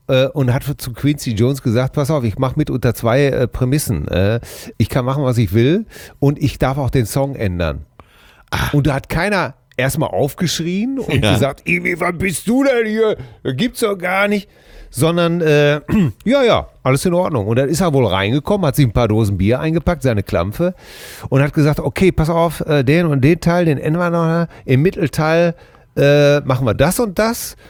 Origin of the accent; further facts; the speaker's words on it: Hamm, North Rhine-Westphalia, Germany; wir kommen aus Hamm.